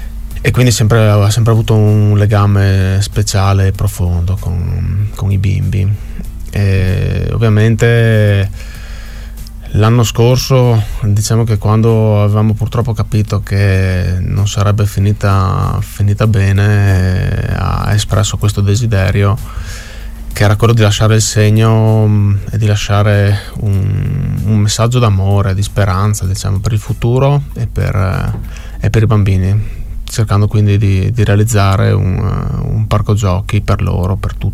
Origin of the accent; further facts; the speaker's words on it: Codroipo, Friuli-Venezia Giulia, Italy; Io sono di Codroipo